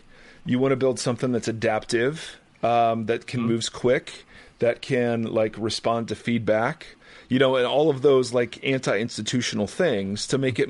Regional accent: Midwest, United States; I mean, growing up, I grew up in the Midwest

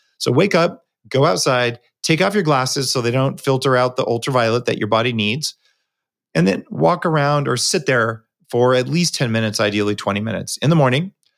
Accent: Canada; So guys, I'm a Canadian citizen.

